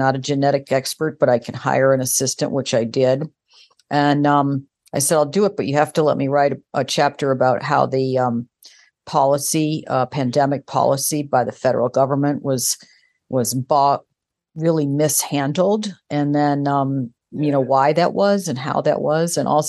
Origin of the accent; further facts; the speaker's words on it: Midwest, United States; Well, I got my start in Springfield, Illinois. I'm a Midwesterner.